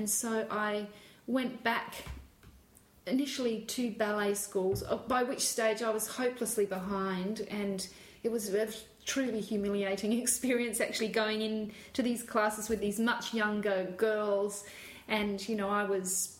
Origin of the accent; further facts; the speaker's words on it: South Australia, Australia; growing up in Australia. I spent 2 years as part of my childhood on a farm in South Australia, a very large and quite, in some ways, desert farm, or limestone